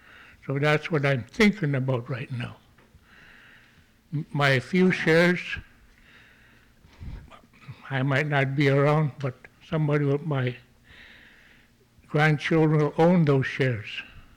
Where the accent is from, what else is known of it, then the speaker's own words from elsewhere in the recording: Elim, Alaska, United States; from Elam